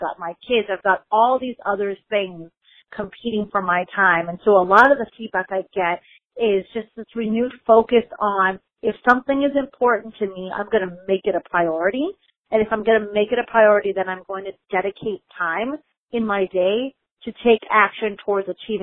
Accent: Chicago, Illinois, United States; I grew up in Chicago. I'm a Chicago Bears fan.

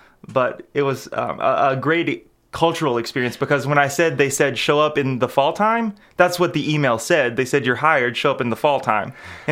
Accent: Berea, Kentucky, United States; No, absolutely not. I grew up in Berea, Kentucky, and some of my first experiences in agriculture were fails.

